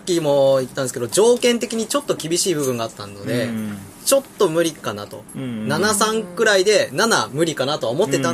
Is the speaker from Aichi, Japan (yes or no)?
yes; Nagoya, Aichi, Japan; accent: Nagoya dialect; 僕名古屋弁でちょっと名古屋弁がひどいけど大丈夫って言ったんですけど、